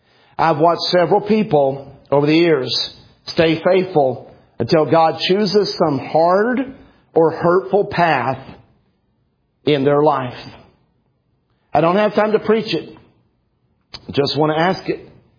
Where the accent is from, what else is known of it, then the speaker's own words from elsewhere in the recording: Wills Point, Texas, United States; I'm from Willis Point, Texas, and I'm at Lone Star Baptist College.